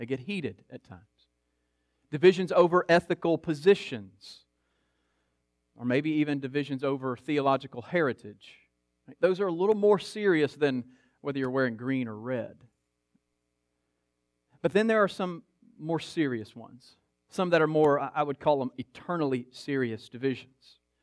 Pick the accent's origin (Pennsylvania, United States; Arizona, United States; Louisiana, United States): Louisiana, United States; now in Texas, United States; I grew up in Louisiana, so it was just, we're all Tigers fans. We're all LSU Tigers fans.